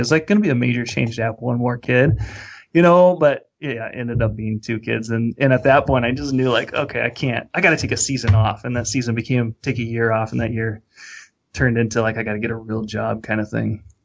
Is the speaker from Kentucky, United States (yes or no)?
no; Roseburg, Oregon, United States; I grew up in Oregon on the west side, kind of southern Oregon, Roseburg area. And I grew up hunting and fishing up in the Cascade Mountains in the Umpqua River Valley.